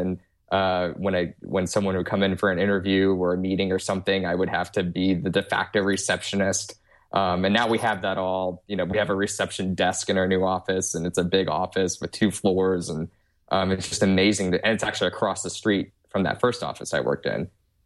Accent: Houston, Texas, United States; No, actually, I grew up in Houston.

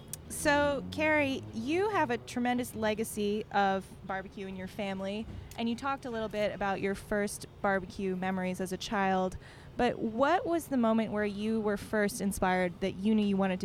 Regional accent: Northeast, United States; I am from the Northeast, and I don't know very much about barbecue.

